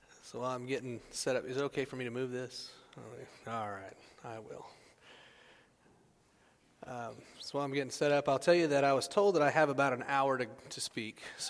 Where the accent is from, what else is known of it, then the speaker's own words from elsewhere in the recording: Oklahoma City, Oklahoma, United States; now in Frisco, United States; Oklahoma City is where I grew up. I lived there 25 years before moving to Frisco, so I do consider myself an Okie.